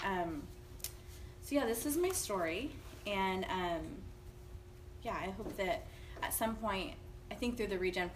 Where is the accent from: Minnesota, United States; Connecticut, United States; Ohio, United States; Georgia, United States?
Ohio, United States; I was raised in the Apostolic Pentecostal Church in a small town outside of Cincinnati, Ohio. I grew up with a dad that worked a lot.